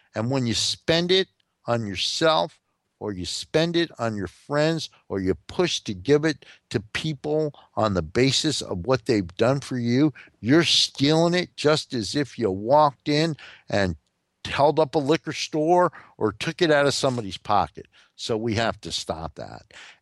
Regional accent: New Jersey, United States; we also have the governor of my home state, Governor Christie.

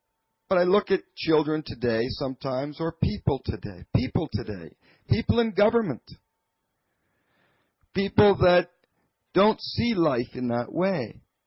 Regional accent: Canada; I grew up in Canada, a big farm, and with a very loving family.

